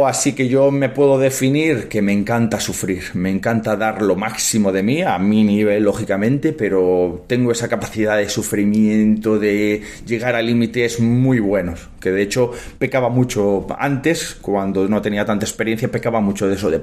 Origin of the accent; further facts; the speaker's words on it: Galicia, Spain; sabemos cómo somos los gallegos, ¿no?